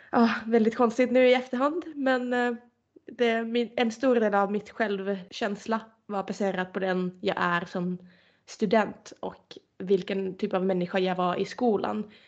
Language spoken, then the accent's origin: Swedish; Turku, Southwest Finland, Finland; now in Sweden; Så jag satsade verkligen allt för att komma in i Finland, i min hemstad Åbo